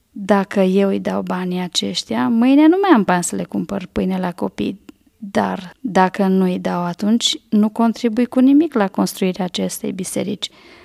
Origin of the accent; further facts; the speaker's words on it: Cluj, Cluj County, Romania; eu sunt din Cluj, fac parte dintr-o familie cu 9 copii